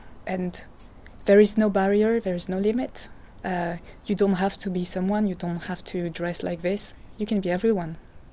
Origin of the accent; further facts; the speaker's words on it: France; now in Bristol, United Kingdom; so I'm half Croatian, half French, but I grew up in France, and I decided to come to Bristol a year and a half ago now.